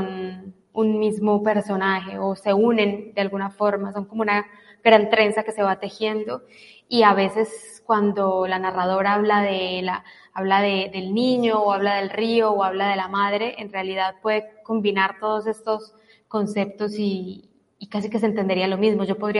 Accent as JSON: {"language": "Spanish", "country": "Egypt", "said": "Complicado. Yo siempre voy a decir que soy de Egipto."}